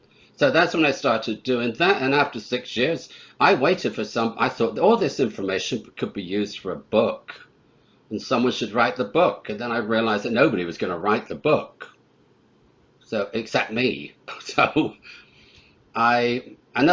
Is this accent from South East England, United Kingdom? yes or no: no; Bath, South West England, United Kingdom; I come from Bath in England. We don't have the mafia there.